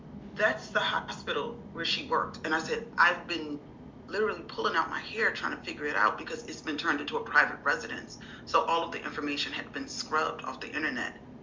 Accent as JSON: {"language": "English", "town": "Washington", "region": "District of Columbia", "country": "United States", "tie": "born or raised there", "also_born_or_lived": "Brooklyn", "said": "I grew up also in Washington, D.C., and I've lived in Brooklyn before I moved to Nebraska."}